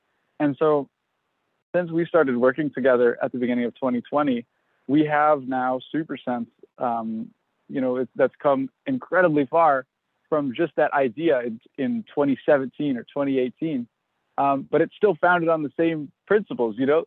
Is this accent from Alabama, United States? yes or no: no; Kentucky, United States; I'm from Kentucky, and I have so many great memories of working with the NLS and the KTBL in Kentucky.